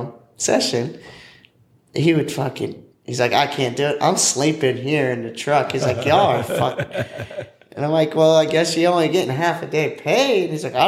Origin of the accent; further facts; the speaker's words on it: Florida, United States; Well, here.